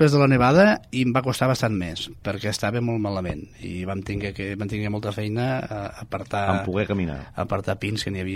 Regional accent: Falset, Catalonia, Spain; deixarem el cotxe a casa, els que som de Falset

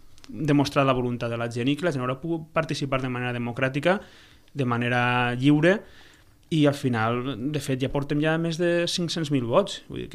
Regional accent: Valencian Community, Spain; jo sóc valencià i al País Valencià estem vivint

